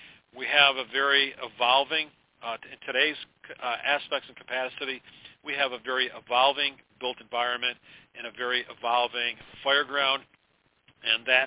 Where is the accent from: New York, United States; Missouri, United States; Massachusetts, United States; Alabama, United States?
New York, United States; Syracuse; especially in its proximity to my hometown in upstate New York in Syracuse